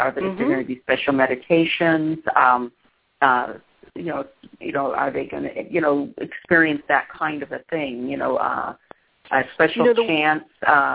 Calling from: Michigan, United States; Of course, I'm broadcasting from Michigan, and I just want to mention for our Michigan listeners

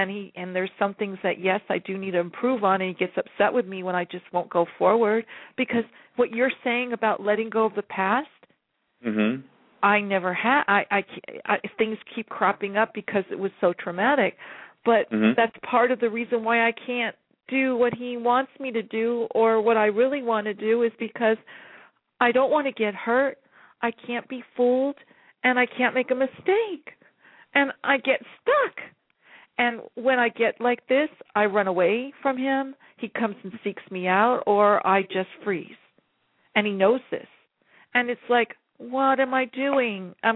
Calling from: California, United States; from California.

